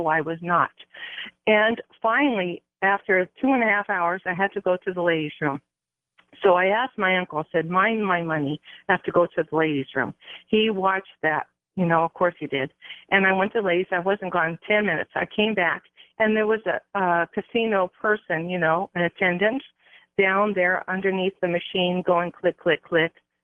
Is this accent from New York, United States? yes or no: no; Boston, Massachusetts, United States; born there; I was born on a Friday the 13th in a hurricane. I was born in Boston, Massachusetts.